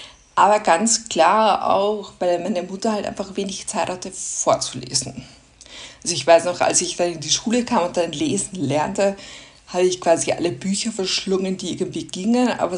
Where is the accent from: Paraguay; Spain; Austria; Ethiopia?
Austria; Ich komme aus Österreich, wie man vielleicht hören kann zwischendurch.